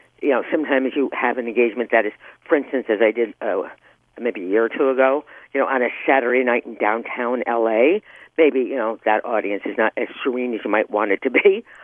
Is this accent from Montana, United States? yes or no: no; New Jersey, United States; It's true, I grew up in New Jersey, and it was like, I'm trying to remember, like 40 miles away, but it could be 400 miles away.